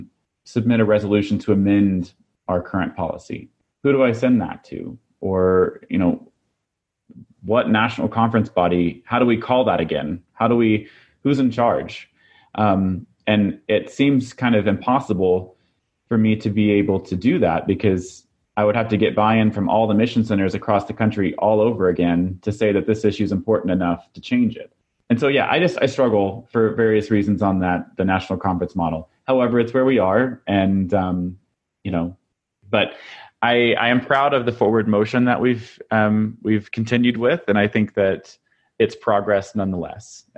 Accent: Oklahoma, United States; I don't know if it's just from growing up in Oklahoma or what

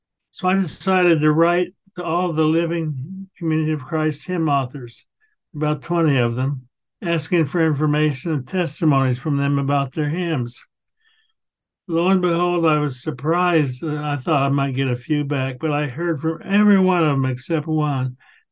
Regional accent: Independence, Missouri, United States; And when I was only about 3 years old, my family decided to gather to Independence. And so I grew up in Independence.

